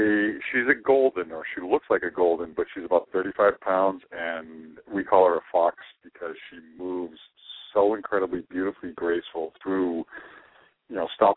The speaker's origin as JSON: {"language": "English", "town": "Madbury", "region": "New Hampshire", "country": "United States", "said": "I am from New Hampshire. I'm in Madbury, a little town just west of Dover."}